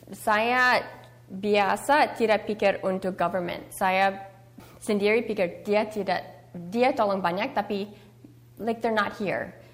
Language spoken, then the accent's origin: Indonesian; Indonesia; Waktu saya anak kecil, dia like ketawa dengan saya orang Cina, tapi saya tidak orang Cina, saya orang Indonesia.